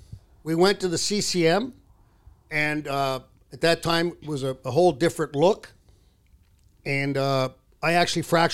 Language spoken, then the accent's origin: English; Toronto, Ontario, Canada; I grew up in Toronto.